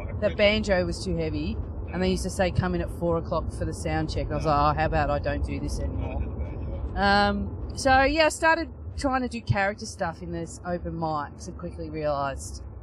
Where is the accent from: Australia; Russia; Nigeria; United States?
Australia; Strathmore, Victoria; Like, I'm from Strathmore, but I say I'm from Essendon.